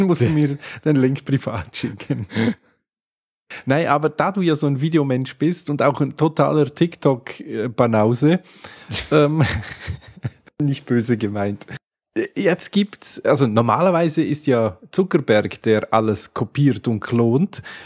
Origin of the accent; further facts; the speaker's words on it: Switzerland; Ja, bei uns in der Schweiz gibt es bei euch auch schon mittlerweile wieder Bank